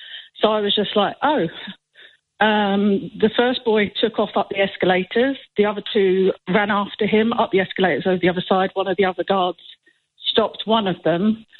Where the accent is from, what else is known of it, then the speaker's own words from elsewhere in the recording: Kentish Town, London, United Kingdom; I grew up in Kentish Town and I've lived in London most of my life.